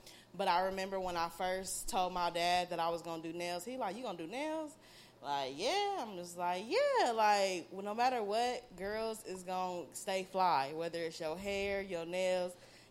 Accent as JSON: {"language": "English", "town": "Inglewood", "region": "California", "country": "United States", "said": "So to be able to live the artist dream in Cali and doing it. I'm from Inglewood."}